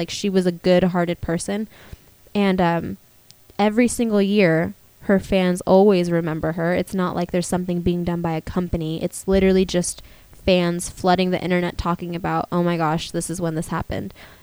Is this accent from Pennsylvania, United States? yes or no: no; California, United States; I mean, I've lived, born and raised in the Bay Area my entire life, and I've always seen Pride.